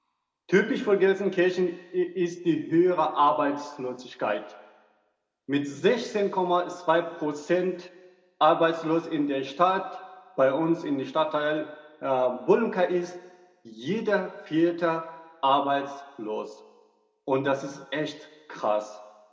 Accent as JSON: {"language": "German", "country": "Afghanistan", "second_language": "German", "moved": "yes", "lives_now": "Germany", "said": "ich komme aus Afghanistan"}